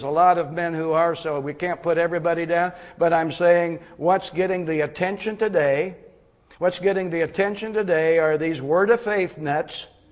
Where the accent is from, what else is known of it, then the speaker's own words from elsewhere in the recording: Pennsylvania, United States; I was raised in Pennsylvania as a kid, and I can remember my mom and dad saying we never had to lock the door when we went out